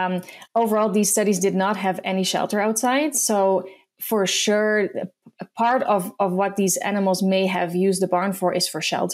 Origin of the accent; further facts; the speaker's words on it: Netherlands; English is a second language; So I grew up in the Netherlands, and so I'm kind of used to having cows all around me